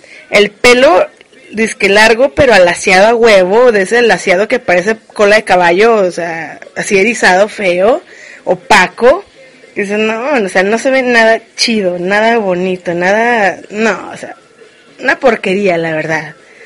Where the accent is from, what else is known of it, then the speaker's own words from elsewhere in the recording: Mexico; Pero sigo hablando español, soy mexicana y así, o sea, no lo niego.